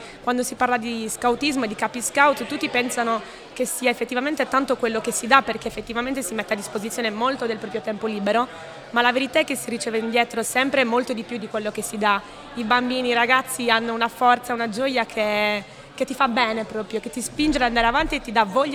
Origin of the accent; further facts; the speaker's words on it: Cagliari, Sardinia, Italy; Sì, anch'io sono di Cagliari.